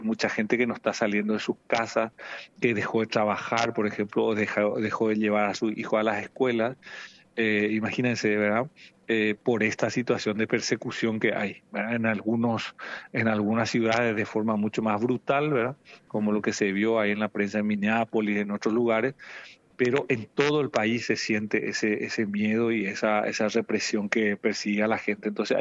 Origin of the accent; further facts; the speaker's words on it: Paraguay; now in Alicante, Spain; nosotros como colectividad paraguaya estamos moviendo de forma importante. Entonces hay espacios, ¿verdad? Justamente yo aquí en Alicante, donde vivo